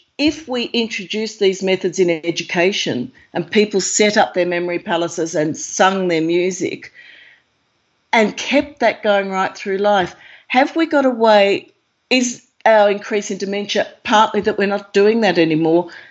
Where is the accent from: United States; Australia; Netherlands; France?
Australia; because I'm Australian.